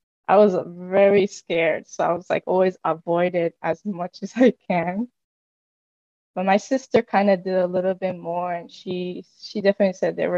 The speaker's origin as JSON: {"language": "English", "region": "New York", "country": "United States", "tie": "born there", "said": "But of course, I was born in New York, which they did the whole wedding thing."}